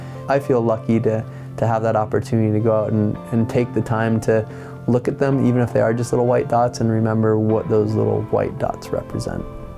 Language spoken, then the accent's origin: English; California, United States; now in Alaska, United States; And I've always identified as a Californian, and you hear people that move here and it's like, well, how long do you have to be here to be an Alaskan? And I say I live in Alaska